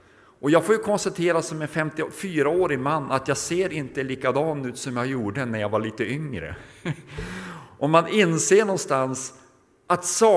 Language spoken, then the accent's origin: Swedish; Norrland, Sweden; I min hemby uppe i Norrland så ligger och flyter den här stora älven Umeälven.